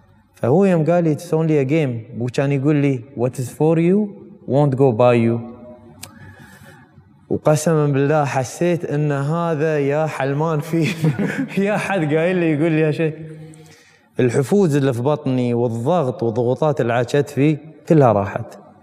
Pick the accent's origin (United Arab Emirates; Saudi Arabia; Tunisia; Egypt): United Arab Emirates; نحن من الامارات ومن الخليج عندنا ذوق شوي في هالامور